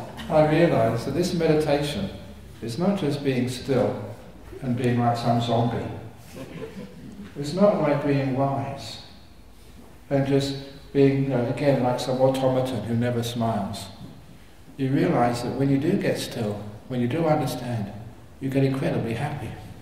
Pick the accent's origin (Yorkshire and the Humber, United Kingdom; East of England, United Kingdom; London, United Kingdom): East of England, United Kingdom; Cambridge; that guy's from Oxford. I'm from Cambridge. Can't trust those people from Oxford.